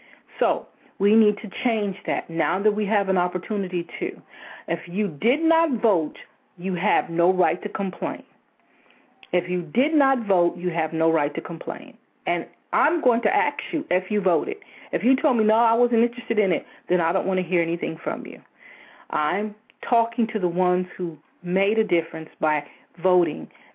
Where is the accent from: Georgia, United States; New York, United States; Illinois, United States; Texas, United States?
New York, United States; born there; Even though I was born in New York in the winter, I still don't like being cold unnecessarily.